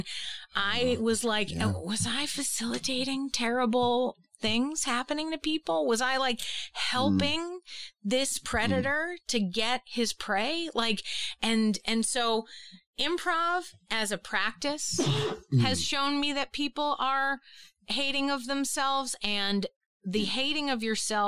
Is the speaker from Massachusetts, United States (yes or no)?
yes; Boston, Massachusetts, United States; now in New York, United States; I am from Boston, as I've mentioned. It's a rough and tumble kind of place.